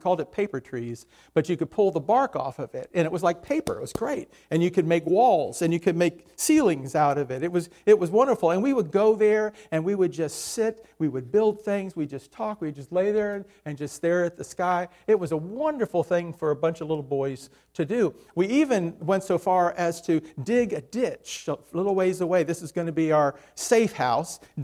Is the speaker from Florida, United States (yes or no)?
yes; Miami, Florida, United States; growing up in Miami, we had forts, a lot of forts.